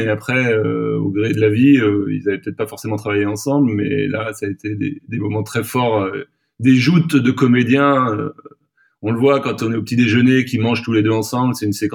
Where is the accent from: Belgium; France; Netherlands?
France; West France; C'est pas là où j'ai grandi, mais ça reste l'ouest de la France.